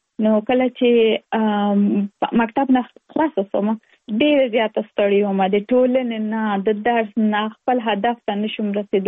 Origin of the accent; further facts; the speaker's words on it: Kabul, Afghanistan; now in Virginia, United States; زه افکورس د افغانستان یم. په افغانستان کې زیږیدلې لومړنۍ زده کړې مې په افغانستان په کابل کې ترسره کړې دي او وروسته له هغه لکه من ټول چی یو مسافر شوم په امریکا کې اوس په ورجینیا ایالت کې ژوند کوم.